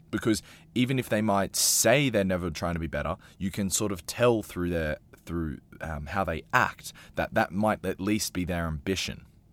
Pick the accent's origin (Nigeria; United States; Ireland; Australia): Australia; now in Europe; And I'm an Australian living in Europe.